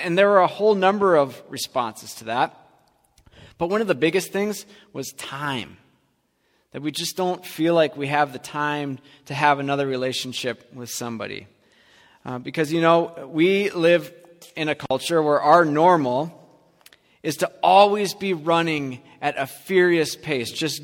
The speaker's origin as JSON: {"language": "English", "country": "United States", "said": "I'm an American. Give it to me right now."}